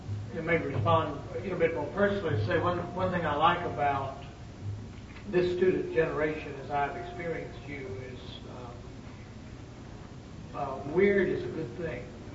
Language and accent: English; Greenville, South Carolina, United States; I'm from Greenville, South Carolina, I can show you fanatics.